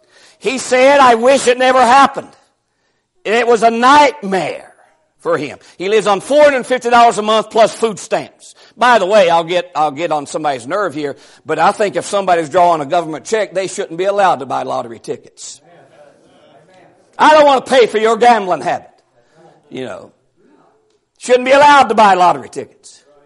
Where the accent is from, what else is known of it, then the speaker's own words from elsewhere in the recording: West Virginia, United States; Since I was from West Virginia, he was in the news all the time.